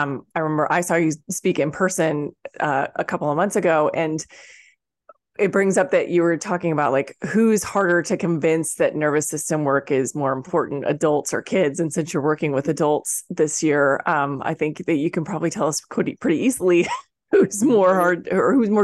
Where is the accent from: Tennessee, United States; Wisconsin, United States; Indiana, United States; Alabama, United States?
Indiana, United States; And I was born and raised in Indiana in school systems in Indiana